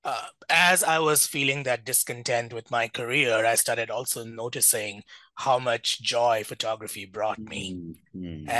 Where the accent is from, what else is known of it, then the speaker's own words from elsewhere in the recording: Mumbai, Maharashtra, India; I grew up in Mumbai, which was Bombay then.